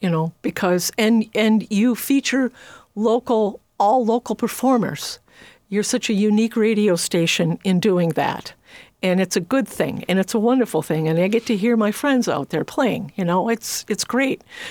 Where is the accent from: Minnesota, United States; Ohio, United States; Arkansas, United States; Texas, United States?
Minnesota, United States; Grand Rapids; Pokegama Hotel is a hotel in my hometown of Grand Rapids, Minnesota.